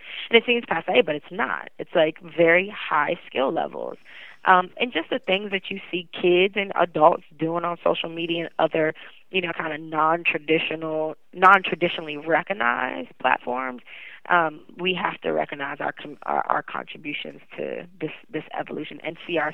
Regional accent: Youngstown, Ohio, United States; Similar to, you know, growing up in Youngstown, Ohio, you know, the best job for your kid to get into was something in the auto industry.

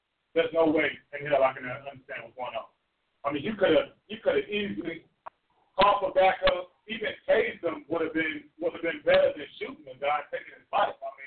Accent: Austin, Texas, United States; Now, imagine a million people in my hometown in Austin doing the same thing that the Atlanta guys are doing.

